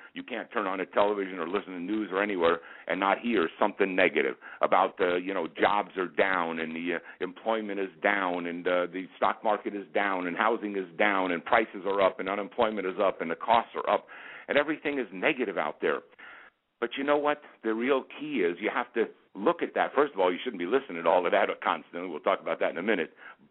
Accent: New Jersey, United States; also born or lived in Queens Village / New York; But most of my young life, I was raised in New Jersey on a chicken farm in central Jersey.

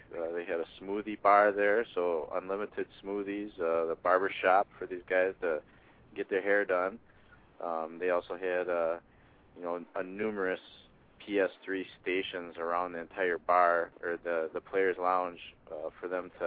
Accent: Wisconsin, United States; And I'm from Wisconsin.

